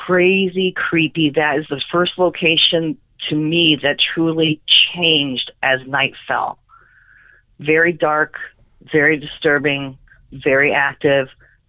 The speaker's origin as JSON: {"language": "English", "region": "California", "country": "United States", "tie": "born or raised there", "said": "I grew up in California, and we took a road trip to various ghost towns."}